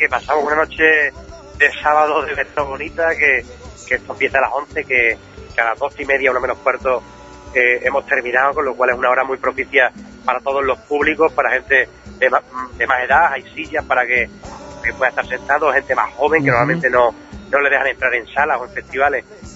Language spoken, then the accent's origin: Spanish; Zafra, Extremadura, Spain; Y yo soy de Zafra